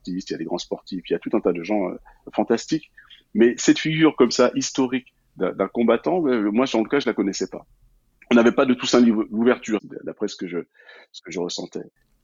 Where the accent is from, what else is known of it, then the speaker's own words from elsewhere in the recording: France; born there; mon sentiment personnel en tant que Guadeloupéen né en France hexagonale